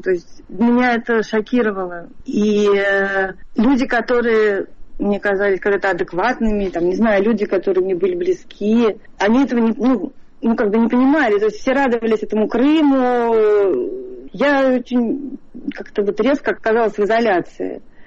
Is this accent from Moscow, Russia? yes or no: yes; Moscow, Russia; Я выросла в Тушино, и у меня школа была на канале именно Москвы